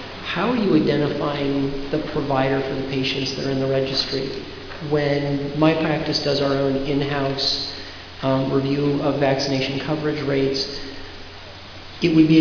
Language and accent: English; Cleveland, Ohio, United States; from Cleveland.